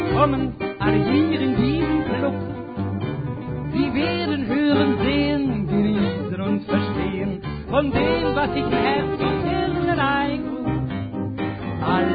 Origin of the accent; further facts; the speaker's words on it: Netherlands; Als Holländer